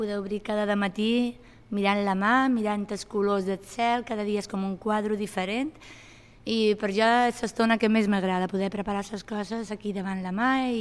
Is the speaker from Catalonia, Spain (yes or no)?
no; Sant Lluís, Balearic Islands, Spain; sempre hem estat a Punta Prima, som de Sant Lluís, però sempre hem estat a Punta Prima